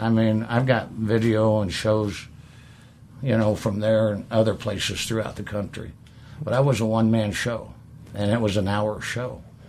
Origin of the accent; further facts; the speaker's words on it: Indiana, United States; I grew up in Indiana, Southwestern High School, and I did graduate.